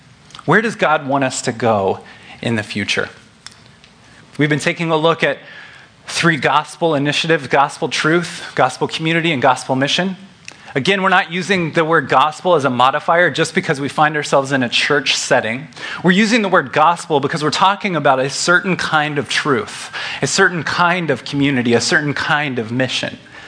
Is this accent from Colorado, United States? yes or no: no; Missouri, United States; I'm also from Missouri, but that begs a clarification that I'd like to make for you.